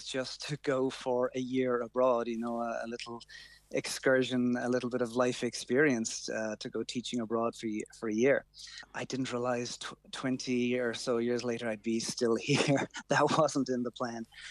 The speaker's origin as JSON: {"language": "English", "town": "Killarney", "region": "Munster", "country": "Ireland", "tie": "born or raised there", "also_born_or_lived": "London, United Kingdom / Japan", "said": "My first novel was called Killarney Blues from my hometown in Killarney in Kerry."}